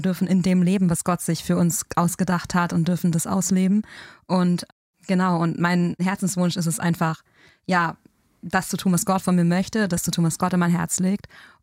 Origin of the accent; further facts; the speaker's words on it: North Rhine-Westphalia, Germany; Also die Variante war, ich bin gebürtige Ruhrgebietlerin, war zwischendurch weg für mein Theologiestudium und bin dann wieder zurückgekommen.